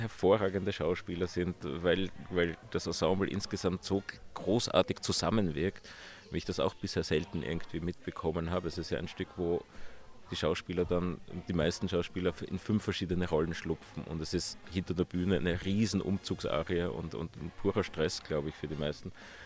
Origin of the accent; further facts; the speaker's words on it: Vienna, Austria; Ich bin Wiener.